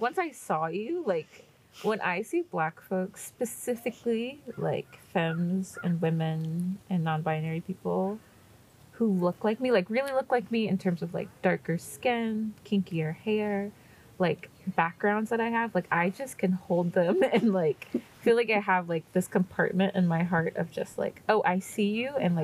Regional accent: Virginia, United States; I grew up in Virginia, and I went to a historically Black college in North Carolina, Winston-Salem State University.

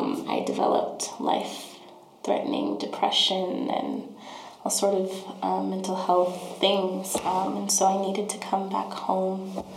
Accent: Denver, Colorado, United States; So I grew up in the Five Points of Denver. Yeah, I'm from here.

